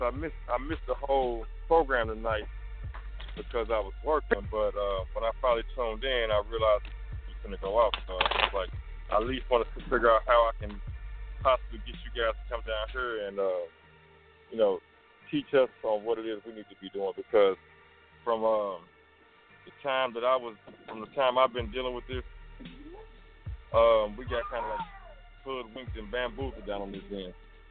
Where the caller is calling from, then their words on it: St. Louis, Missouri, United States; I'm calling from St. Louis.